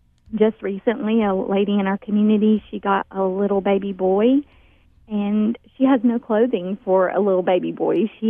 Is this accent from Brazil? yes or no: yes; Brazil; My parents were missionaries to Brazil. And growing up in Brazil as a child